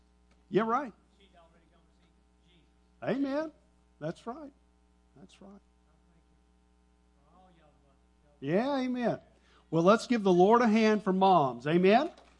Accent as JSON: {"language": "English", "town": "Duncanville", "region": "Texas", "country": "United States", "tie": "born or raised there", "said": "We had a family of three boys living next door to us when I grew up in Duncanville, and we were of meager means"}